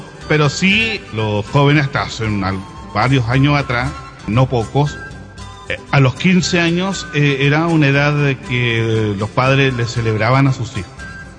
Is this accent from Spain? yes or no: no; Chile; que le llaman incluso popularmente acá en Chile, en mi tierra